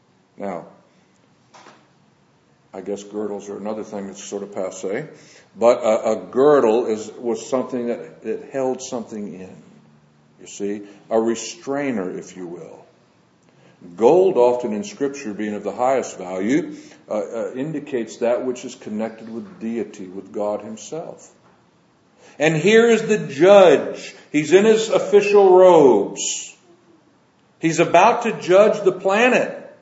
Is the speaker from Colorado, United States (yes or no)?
no; Florida, United States; Hey, I'm from Florida. You know, it's standard fare there.